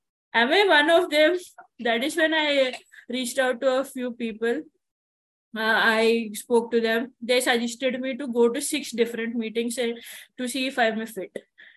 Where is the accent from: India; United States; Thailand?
India; I am basically from India. I live in India.